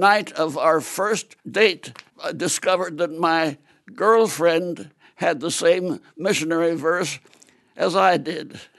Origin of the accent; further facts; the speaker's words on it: Illinois, United States; Well, my father, as a pastor, would be moved after 2 or 3 or 4 years, but it was mostly towns in Illinois.